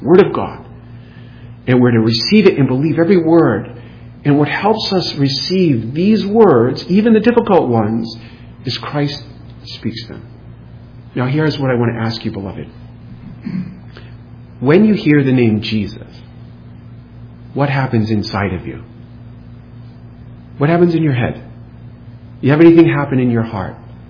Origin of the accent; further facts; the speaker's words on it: New England, United States; moved away; We're from New England. I don't think they have lizards in New England. I don't think I remember seeing one. When we moved to Tallahassee, you have those little geckos everywhere.